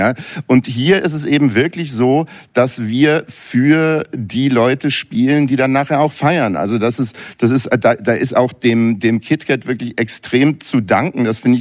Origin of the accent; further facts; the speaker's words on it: Berlin, Germany; ich komme aus Berlin, ich bin hier groß geworden mit einer Clubszene in den 80er Jahren